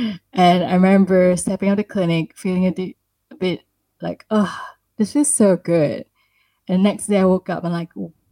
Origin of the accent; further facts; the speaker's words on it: Malaysia; because I'm from Malaysia, but I've never grew up using acupuncture.